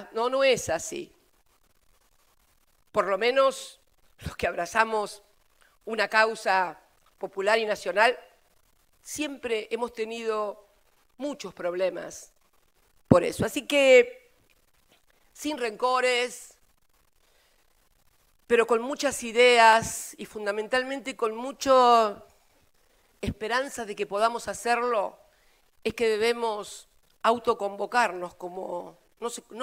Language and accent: Spanish; Argentina; Esta es la sensación que yo siento hoy como argentina con el mundo.